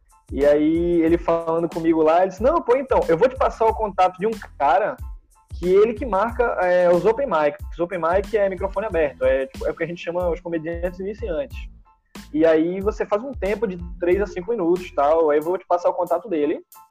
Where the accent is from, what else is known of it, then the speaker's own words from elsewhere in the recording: Itamaracá, Pernambuco, Brazil; also born or lived in Paulista; Eu lembro que na época eu morava em Itamaracá. E eu tinha de Itamaracá, eu tinha me mudado pra Paulista. Eu fui criado basicamente em Itamaracá. Então, eu fui pra Paulista